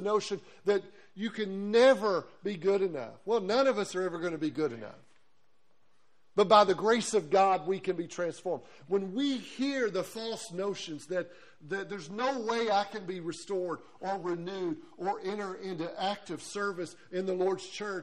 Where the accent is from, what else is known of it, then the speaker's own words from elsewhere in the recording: Blytheville, Arkansas, United States; I grew up in Blytheville, Arkansas.